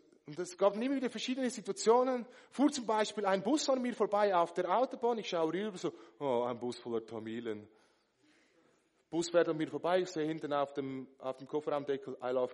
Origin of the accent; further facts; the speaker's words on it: Dietikon, Zurich, Switzerland; now in Schlieren, Switzerland; Ich bin in Dietikon aufgewachsen, da gibt es nebenan Schlieren, da wo ich jetzt wohne